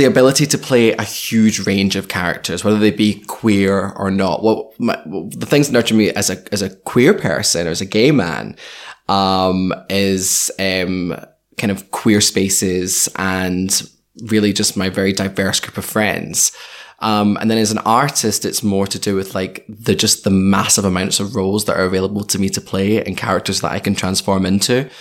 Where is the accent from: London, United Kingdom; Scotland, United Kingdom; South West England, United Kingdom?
Scotland, United Kingdom; Glasgow; I'm very proud to be from Scotland, and I love Glasgow. That's my hometown.